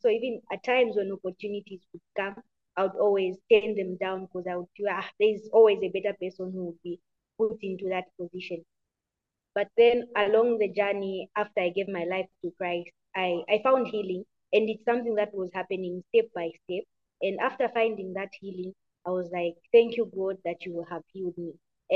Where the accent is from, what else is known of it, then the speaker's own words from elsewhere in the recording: Lusaka, Lusaka Province, Zambia; also born or lived in Mansa / Ndola; I grew up in a little bit of Mansa, a little bit of Ndola, and more of Lusaka.